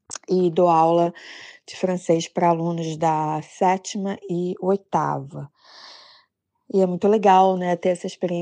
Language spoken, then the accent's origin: Portuguese; Rio de Janeiro, Brazil; Eu sou do Rio de Janeiro, carioca.